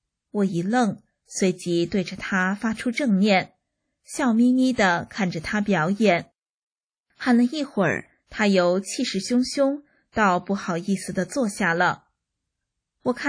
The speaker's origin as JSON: {"language": "Chinese", "country": "China", "said": "共产党逼着我们中国人扒祖坟、毁经杂庙、计划生育"}